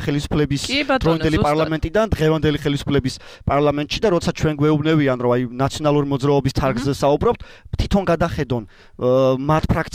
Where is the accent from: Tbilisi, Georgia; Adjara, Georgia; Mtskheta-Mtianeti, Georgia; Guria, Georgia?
Adjara, Georgia; მაგათ აჭარიდან ვარ და ბევრი ადამიანს ვიცნობ